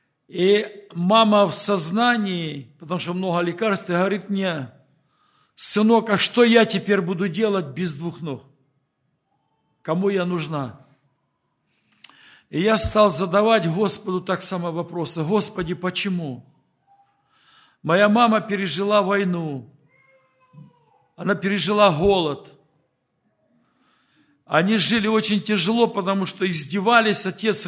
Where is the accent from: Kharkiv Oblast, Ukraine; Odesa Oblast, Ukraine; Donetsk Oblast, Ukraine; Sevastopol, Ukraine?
Donetsk Oblast, Ukraine; Horlivka; Я также родом с Горловки, там, где идет война.